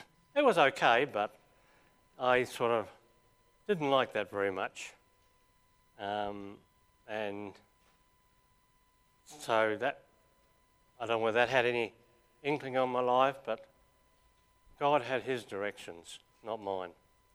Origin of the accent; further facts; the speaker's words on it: Greymouth, West Coast, New Zealand; In a town called Greymouth, which some of you know, in the South Island of New Zealand, on the west coast. Some people call it the wet coast.